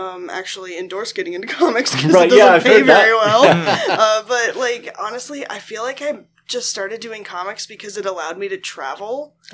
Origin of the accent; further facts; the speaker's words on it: Indiana, United States; because, you know, I'm from Indiana, and it's quite a ways to the West Coast.